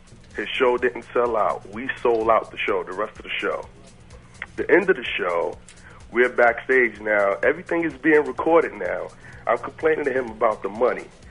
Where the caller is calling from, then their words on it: Bronx, New York, United States; Bronx, New York.